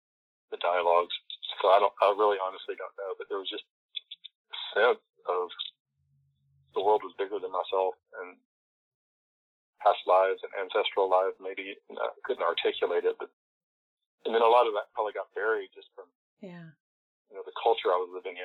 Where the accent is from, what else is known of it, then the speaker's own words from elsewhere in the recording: the South, United States; at least growing up in the South.